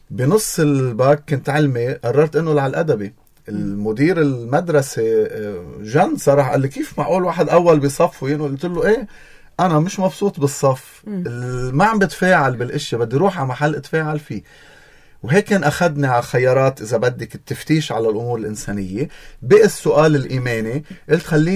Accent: Deir Mimas, Nabatieh Governorate, Lebanon; أنا من ضيعة اسمها دير ماميس وبس كان جديدة مرجعيون. ما عشت بضيعتي يعني, حس إنه المنطقة ضيقة علي وكان في احتلال إسرائيلي

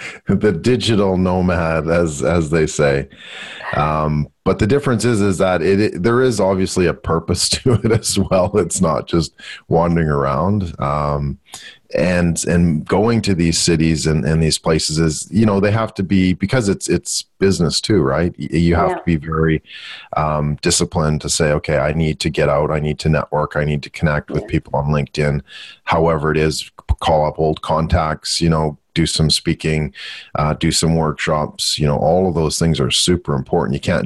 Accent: Canada; Typically, as you can tell from my accent, I'm Canadian, not American, as most people would allude to. So I originate from Canada, as I like to affectionately call it. But I spend time between Australia and Canada and the US as well, fairly regularly.

